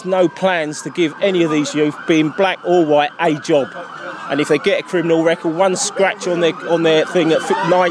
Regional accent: Woolwich, London, United Kingdom; Yeah, I'm from Woolwich, yeah.

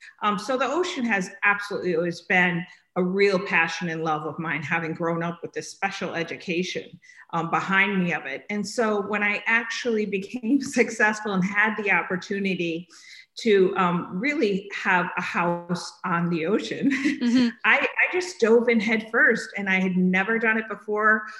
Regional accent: New Jersey, United States; born there; But my parents were New Yorkers and I was born in Jersey.

